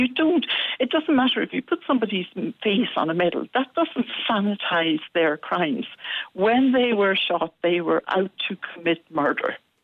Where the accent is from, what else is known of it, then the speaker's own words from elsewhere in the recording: Tipperary, Munster, Ireland; now in United Kingdom; I grew up in Tipperary, a proud Tipperary woman